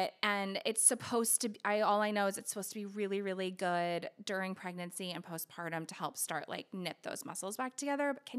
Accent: Missouri, United States; I love that. I'm from Missouri, not close, but, you know, we're kind

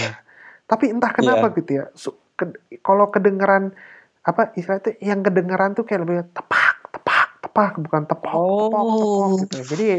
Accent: Sumatra, Indonesia; gue orang Sumatera juga kebetulan, jadi kayak istilah aman lah gitu

